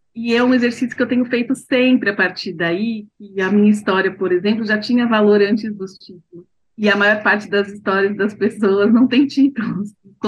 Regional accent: São Paulo, Brazil; Sou paulista, sou paulistana, moro aqui na capital.

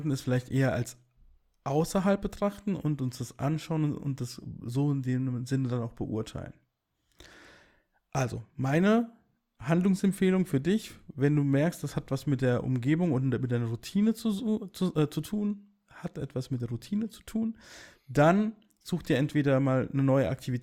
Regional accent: Hesse, Germany; das ist wurscht, wie man bei uns in Hessen so schön sagt.

